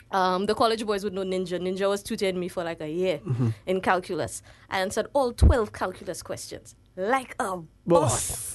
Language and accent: English; Vieux Fort, St. Lucia; Born and bred, Black Bay Viewfort. I went to the Plainview Combined School. And I went to Viewfort Compre for like 2 years before I was transferred to St. Joseph's Convent.